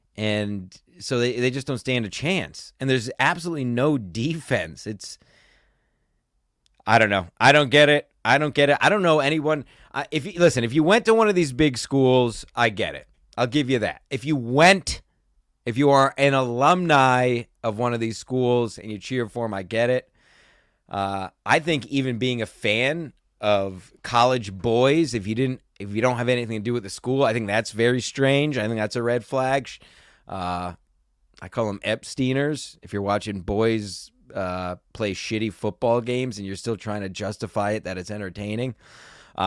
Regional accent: New York, United States; Those are the guys I grew up with here in the New York area, WFAN 660.

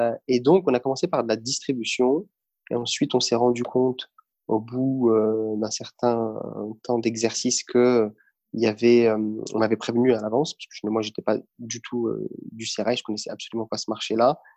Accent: Hauts-de-France, France; je suis un ch'ti, je suis né dans le nord de la France, où j'ai passé mes 20 premières années. J'ai aujourd'hui 41 ans

